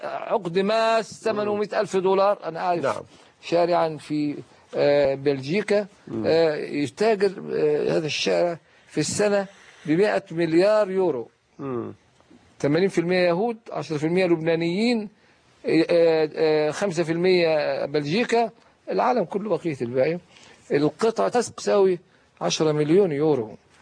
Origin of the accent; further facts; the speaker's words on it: El Mahalla El Kubra, Gharbia, Egypt; في مدينتي البسيطة المتواضعة المحلة الكبرى